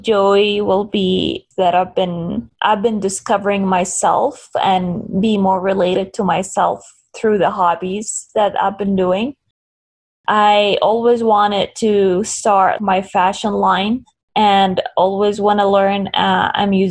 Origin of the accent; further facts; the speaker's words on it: Eastern Province, Saudi Arabia; English is a second language; moved away as an adult; also born or lived in Texas, United States / Washington, D.C., United States; now in Draper, United States; I'm from Saudi Arabia, from the East Province in Saudi Arabia. And I moved to the United States in 2011. And I lived in different states. I lived in Texas for a while, and then I moved to Washington, D.C. And now I live in Draper, Utah.